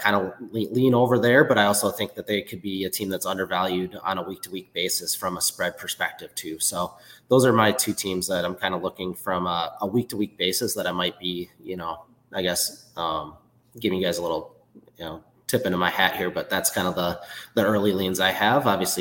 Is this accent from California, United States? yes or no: no; Minnesota, United States; I like the Vikings, and I'm not saying that because I'm from Minnesota